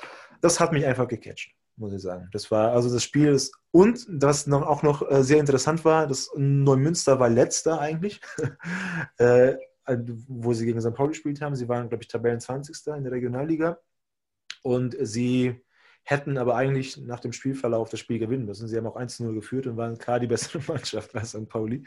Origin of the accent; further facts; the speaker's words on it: Hungary; now in Germany; ich bin in Ungarn geboren, in Ungarn aufgewachsen und auch schon da in der Heimatstadt, in der ich geboren bin